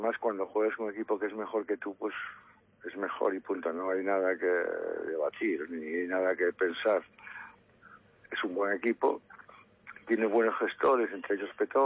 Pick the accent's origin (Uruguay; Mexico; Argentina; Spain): Spain; Galicia; los gallegos somos gente un poco especial, que creemos en nuestras brujas y nuestras historias